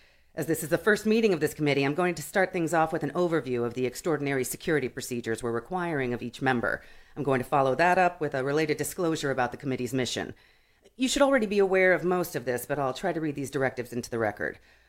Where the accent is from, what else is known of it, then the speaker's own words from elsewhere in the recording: Minnesota, United States; I said Minnesota. I'm from Minnesota.